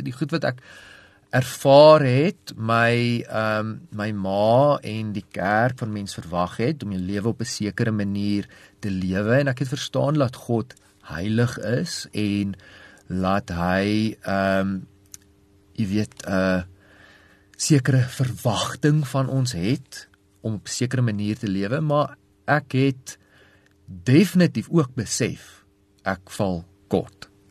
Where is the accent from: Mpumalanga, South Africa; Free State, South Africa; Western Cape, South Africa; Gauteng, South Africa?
Gauteng, South Africa; Centurion; also born or lived in Pretoria; In Centurion groot geword.